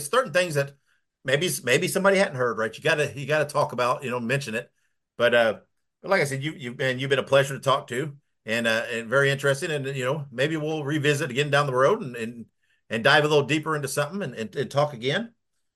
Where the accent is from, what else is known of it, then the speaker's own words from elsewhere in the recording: Indiana, United States; Yeah, I mean, I'm like I said, I'm originally from Indiana.